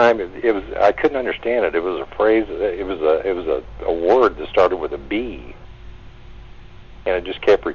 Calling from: Santa Fe, Texas, United States; I'm calling from Santa Fe, Texas.

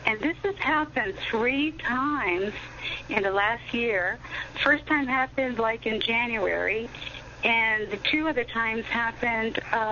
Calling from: Arizona, United States; I'm from Arizona.

